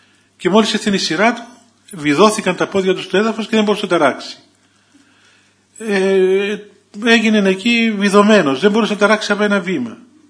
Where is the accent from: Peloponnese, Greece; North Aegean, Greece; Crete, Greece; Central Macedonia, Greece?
Central Macedonia, Greece; Thessaloniki; είμαι από την Ελλάδα, από τη Θεσσαλονίκη.